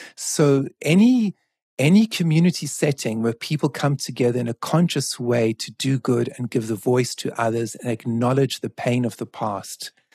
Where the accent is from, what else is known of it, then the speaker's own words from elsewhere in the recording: South Africa; I come from South Africa. I come from the truth and reconciliation culture